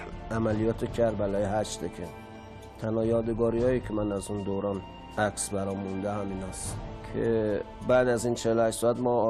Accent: Iran; یکی از خصلت‌های ایرانی بودن منه، عرق ملی منه که تونستم از کشورم، از وطنم

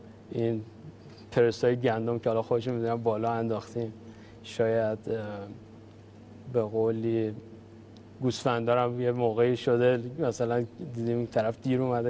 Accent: Mashhad, Razavi Khorasan, Iran; متولد مشهد هستم. خوشحالم که همسایه امام رضا هستیم

